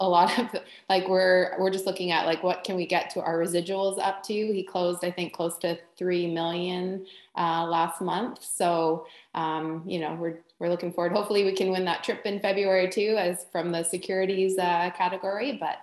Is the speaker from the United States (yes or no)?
no; Burlington, Ontario, Canada; We're from Burlington, Ontario, Canada.